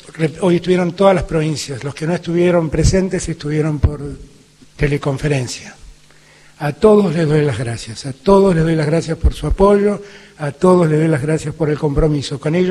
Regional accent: Argentina

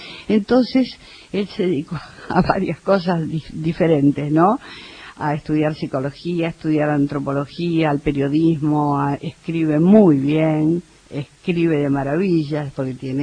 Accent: Mendoza, Argentina; also born or lived in Rosario; porque ya sabes que crecí en Mendoza

